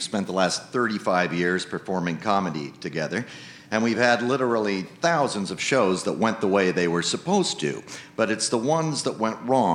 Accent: Des Moines, Iowa, United States; I grew up in Des Moines, Iowa, and one summer afternoon when I was around six, my dad and I pulled into the parking lot of our regular supermarket

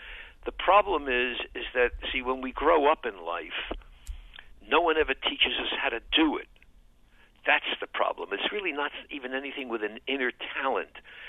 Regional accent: New York City, New York, United States; accent: New York City; Or in New York City, we, as you could tell from my accent, and you mentioned I live in New York City

